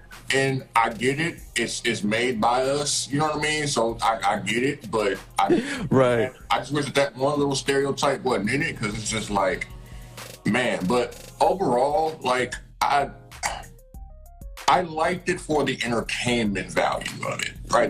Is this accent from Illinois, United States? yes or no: yes; Chicago, Illinois, United States; from Chicago.